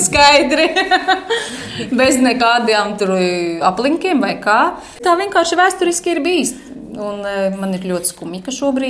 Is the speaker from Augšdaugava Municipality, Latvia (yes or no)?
yes; Ilūkste, Augšdaugava Municipality, Latvia; es esmu Sēliete. Un es ļoti lepojos, ka es nāku no brīnišķīgas mazpilsētas, Ilūkstes. Jā, es sevi saucu par Ilūkstieti